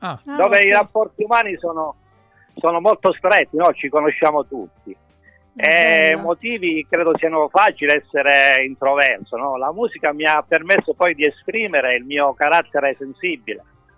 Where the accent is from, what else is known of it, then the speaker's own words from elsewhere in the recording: Calabria, Italy; Sono un musicista, cantautore e sono calabrese perché vivo in Calabria